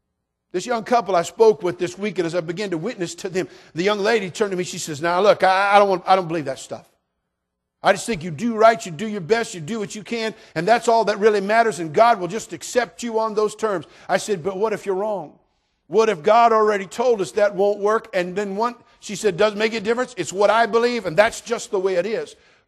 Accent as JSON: {"language": "English", "country": "United States", "said": "I'm an American. I'm a veteran. I'm a Vietnam-era veteran."}